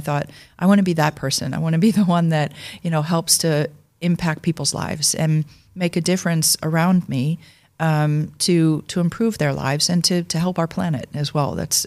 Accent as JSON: {"language": "English", "town": "Melbourne", "region": "Victoria", "country": "Australia", "tie": "born or raised there", "said": "And I grew up in Australia. I spent many years as a young girl living in Melbourne with my family."}